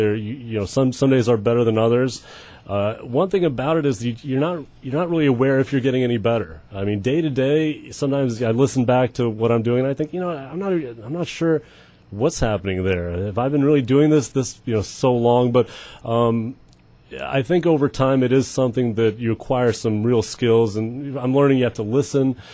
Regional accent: Midland, Michigan, United States; also born or lived in Moscow, Russia / Israel; I'm from Midland, Michigan is where I grew up. Which is true because I grew up there since I was in sixth grade.

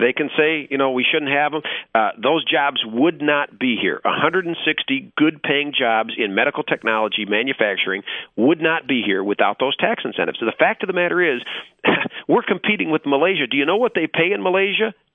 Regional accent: Pontiac, Michigan, United States; You know, I come from Pontiac, which is not that small town, but I went to school at Adrian College, where I met my bride.

